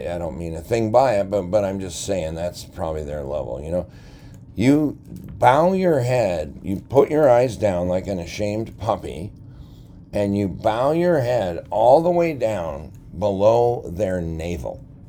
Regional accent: Washington, United States; he found out I was from Washington, he asked if I knew Hillary Clinton. No, that's the difference between Washington State and D.C.

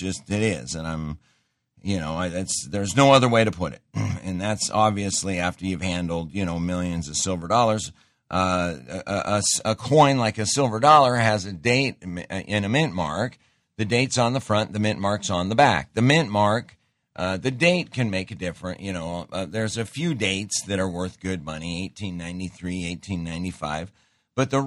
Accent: Montana, United States; I grew up in Montana. Montana was the silver dollar capital of the world.

